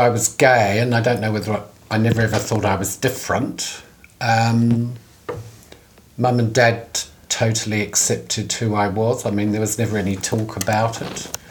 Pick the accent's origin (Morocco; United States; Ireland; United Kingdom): United Kingdom; Northfleet, South East England; I grew up the biggest town in North Kent in England, Gravesend, but I was actually born in and brought up in a suburb called Northfleet.